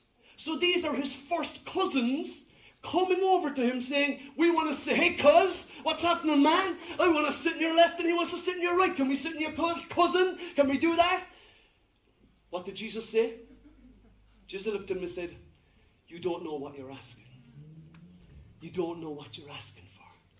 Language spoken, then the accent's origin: English; Ireland; And we think to ourselves, because we're Irish, the cheek of you. How dare you ask that? But that's because we're Irish.